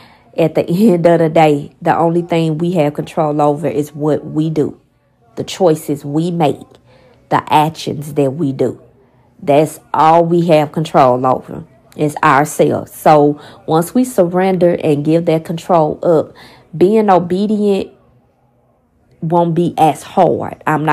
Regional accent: St. Louis, Missouri, United States; now in Texas, United States; Me and my family just moved to Texas from St. Louis. I was born and raised in St. Louis, and of course, so were my children.

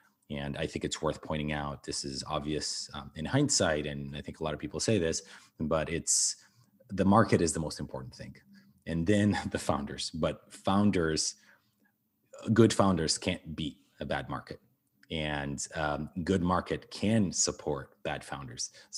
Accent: Portugal; which is the fact that I grew up in Portugal.

